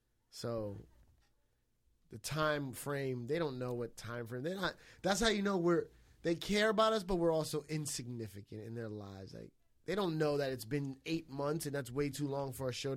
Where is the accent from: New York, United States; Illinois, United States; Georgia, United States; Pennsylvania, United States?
New York, United States; I go, I'm from New York, where there's a lot of Puerto Ricans, insert jokes here.